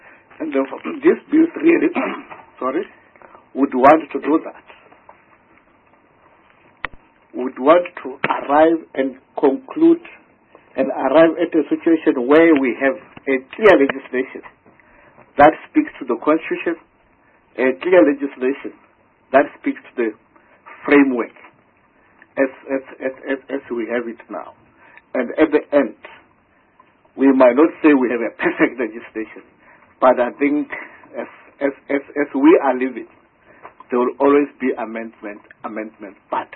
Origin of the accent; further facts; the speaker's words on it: Limpopo, South Africa; That's why I did not want to say I'm from Limpopo.